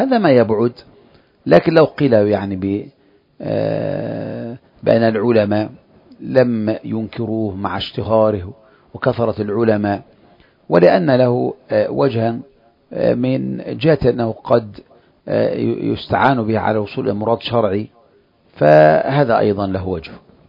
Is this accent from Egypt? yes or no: yes; Egypt